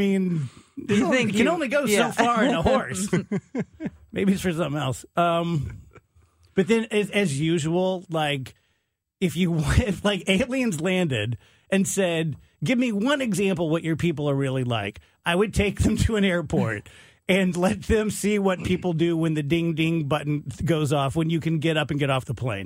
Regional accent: Nova Scotia, Canada; We're stuck like, I'm from Nova Scotia.

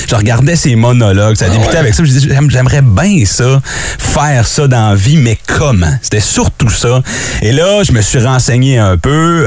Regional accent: Gatineau, Quebec, Canada; je viens d'ici, j'ai grandi dans le Vieux Hall et sur Portage

